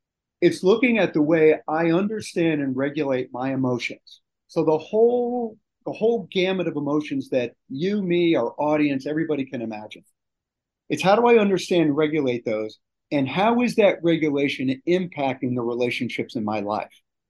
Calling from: Washington, District of Columbia, United States; So I'm coming from Washington, D.C., which is just beautiful today.

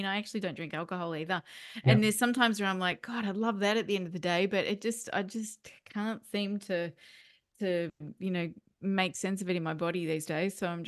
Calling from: Victoria, Australia; I am down the surf coast in beautiful Victoria.

